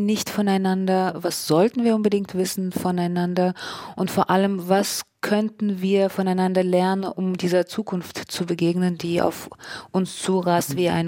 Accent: Russia; first language ru; German is a second language; intensiv mit dem Russischen beschäftigt und ich habe ein sehr zwiespältiges, schwieriges Verhältnis zu meiner Muttersprache, aber ich liebe sie sehr

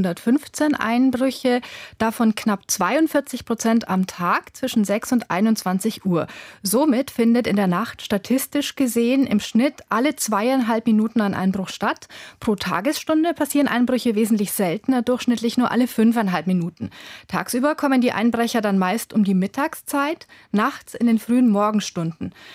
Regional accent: Rosenheim, Bavaria, Germany; Dafür passiert am wenigsten in Bayern, ganz besonders in meiner Heimatstadt Rosenheim.

